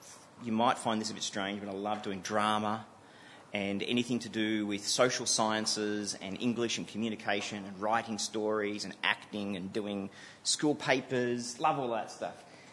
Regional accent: Sydney, New South Wales, Australia; growing up in a Christian home meant we went to church, and I grew up in Sydney.

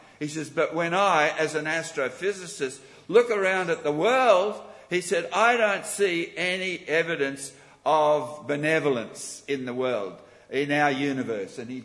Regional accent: Hobart, Tasmania, Australia; born there; I was born in Hobart, and so she called

